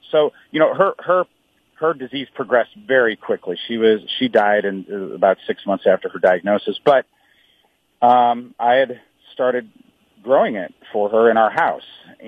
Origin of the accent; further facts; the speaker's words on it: Midwest, United States; And you know, I'm old school. I'm from the Midwest. I had chivalry ingrained in me